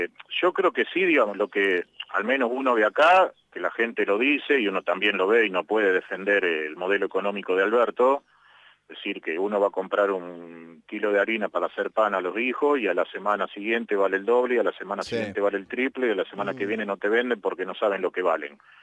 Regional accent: Buenos Aires, Argentina; moved away; yo soy de Buenos Aires, ¿no? Vine ahora el año que viene, hace 20 años que vivo aquí.

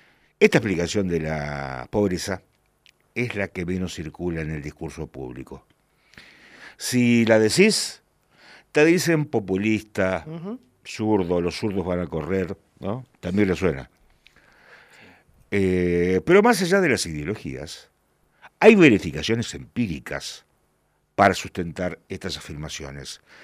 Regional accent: Argentina; Tengo todo esto porque soy argentino.

